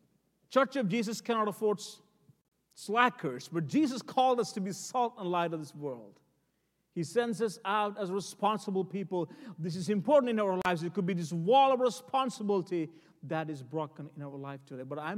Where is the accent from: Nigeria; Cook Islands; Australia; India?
India; moved away as an adult; also born or lived in Texas; now in Boston, United States; I was born and raised in India. I was a stutter boy. I stuttered all my life until age 23. God changed my life and He healed me. Took me to Texas. Now I'm in Boston